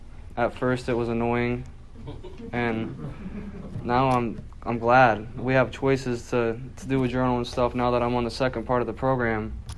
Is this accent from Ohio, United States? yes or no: yes; Ohio, United States; now in Naples, United States; I'm from Jackson County, Ohio. I came here specifically for recovery and a free ticket to Florida. It was an amazing idea. Jackson's a very small town. I grew up there.